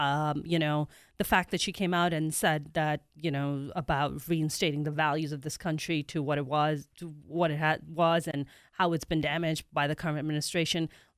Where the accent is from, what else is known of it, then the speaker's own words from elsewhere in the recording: Pakistan; But, you know, I've had some fond memories growing up in Pakistan with my... at my grandmother's house.